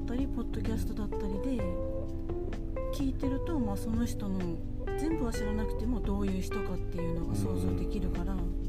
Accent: Hokkaido, Japan; moved away as an adult; now in Nagoya, Japan; そうそう、生まれも育ちもずっと北海道で、でも、名古屋に初めて来たのがほんと1年ぐらい前

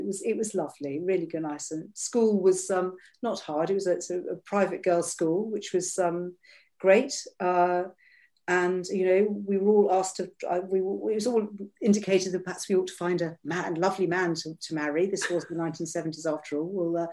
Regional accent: Shrewsbury, West Midlands, United Kingdom; Well, I grew up in Shrewsbury in a very happy family.

